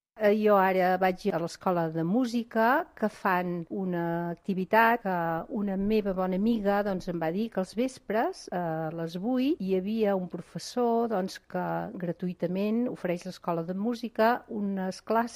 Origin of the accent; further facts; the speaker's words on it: Vic, Catalonia, Spain; soc de Vic, tinc 65 anys.